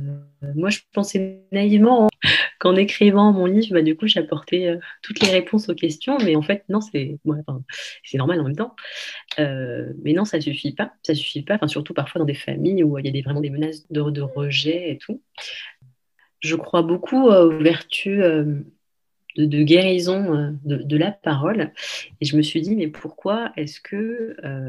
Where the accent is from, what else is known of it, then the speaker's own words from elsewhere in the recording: France; born there; je suis née en France, donc déjà, enfin, je me sens aussi, enfin, autant française que tunisienne. Après, je vis en France, mes enfants vivent en France